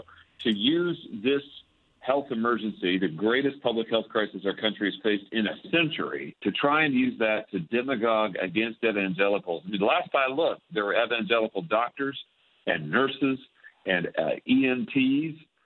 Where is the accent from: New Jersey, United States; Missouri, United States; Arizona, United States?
Missouri, United States; certainly in my home state of Missouri